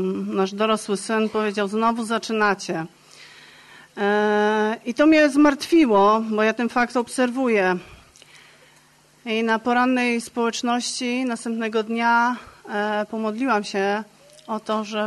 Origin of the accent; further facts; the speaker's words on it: Malbork, Pomeranian Voivodeship, Poland; Jestem z Malborka i jestem piąty raz tutaj na obozie